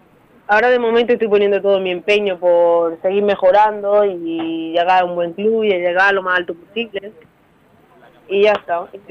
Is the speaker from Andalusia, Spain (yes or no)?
yes; Roquetas de Mar, Andalusia, Spain; born there; En Almería, en Roquetas.